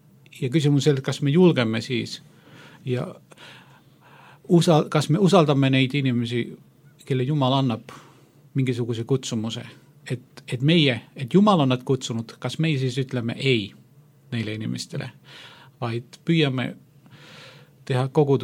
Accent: Finland; Estonian is a second language; see luterus, mille keskel mina olen kasvanud Soomes.

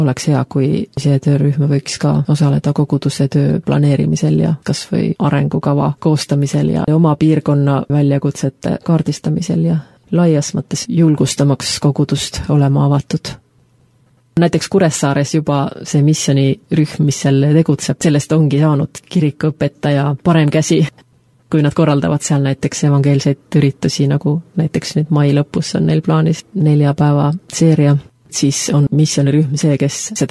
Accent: Finland; now in Estonia; Minul, kes olen Soomest tulnud

